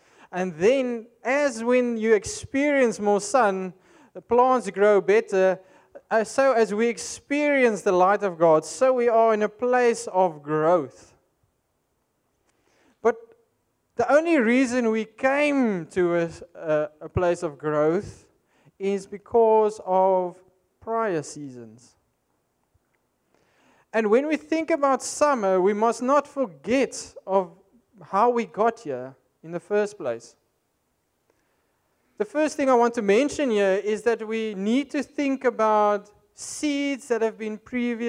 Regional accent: South Africa; I grew up in South Africa, and we had two distinct places where we went in summer.

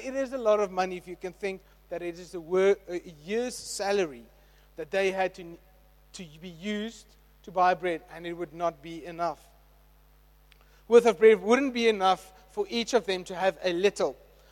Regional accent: Bellville, Western Cape, South Africa; English is a second language; I come from Belva

